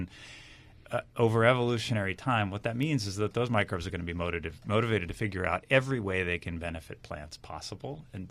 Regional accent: Texas, United States; I grew up in Texas.

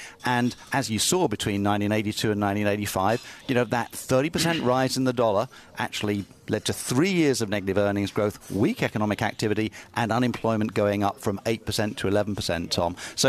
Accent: United Kingdom; I'm a Brit. I'm a Brit.

